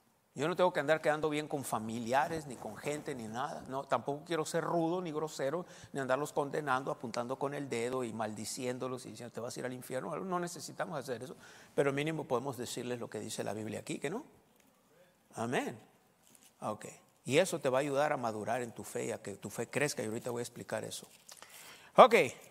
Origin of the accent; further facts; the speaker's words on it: Mexico; y podemos nosotros ponerle ahí como mexicanos, celebrar el Día de Muertos